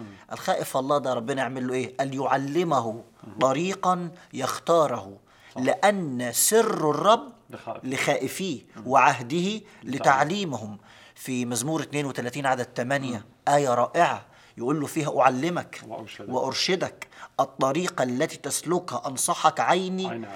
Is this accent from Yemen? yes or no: no; Egypt; او بيسموها عندنا في مصر الزنقات